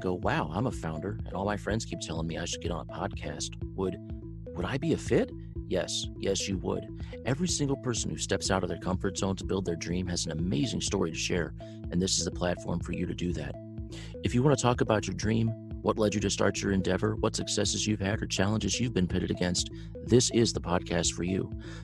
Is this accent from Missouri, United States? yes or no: yes; St. Louis, Missouri, United States; I'm up from St. Louis. I'm near sea level, man.